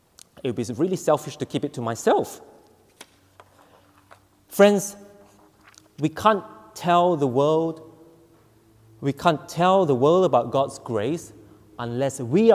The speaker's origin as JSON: {"language": "English", "country": "Malaysia", "tie": "born or raised there", "said": "Where I grew up in Malaysia, I always look forward to the durian season."}